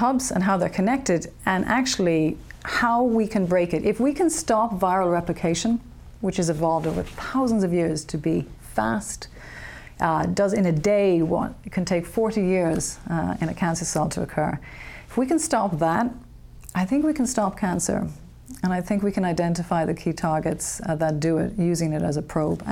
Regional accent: Cork, Munster, Ireland; I grew up in Cork, Ireland. Yeah. So I was born there, raised there. I'm the first of my family to finish university and college.

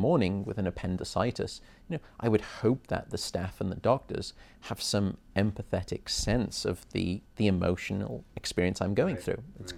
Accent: Liverpool, North West England, United Kingdom; also born or lived in Chester; So I grew up, I was in Liverpool for the first 11 years of my life, then moved to a town outside of there called Chester. And then with education all over England

